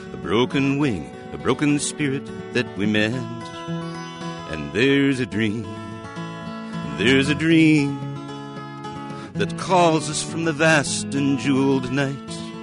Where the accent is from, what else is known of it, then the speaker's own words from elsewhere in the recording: Sioux City, Iowa, United States; Well, yeah, because I grew up in a music family, and I grew up in Sioux City, Iowa, as a matter of fact.